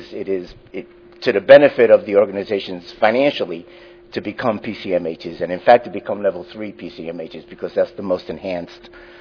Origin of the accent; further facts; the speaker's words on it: New York, United States; I hail from New York, and in New York, we're addressing the challenges of health reform